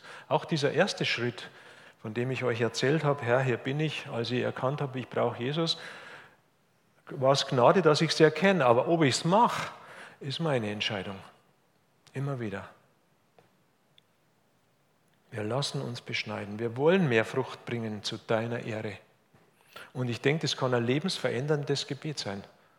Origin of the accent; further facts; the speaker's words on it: Munich, Bavaria, Germany; now in Hof, Germany; Wir kommen ja nicht aus einer Weingegend hier in Hof. Bei mir, wo ich auch groß geworden bin in München, da wächst auch kein Wein.